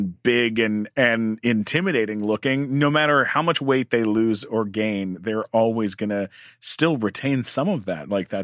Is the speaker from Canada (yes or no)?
yes; Canada; I mean, I'm a Canadian, you know, I have no right to be political about anything